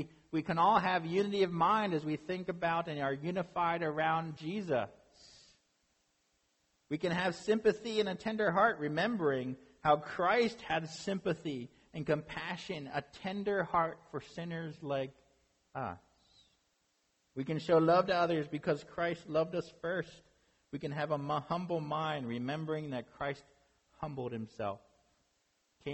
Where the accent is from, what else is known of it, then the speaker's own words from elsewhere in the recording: Lancaster, Pennsylvania, United States; about 20 minutes away from actually from where I grew up in Lancaster area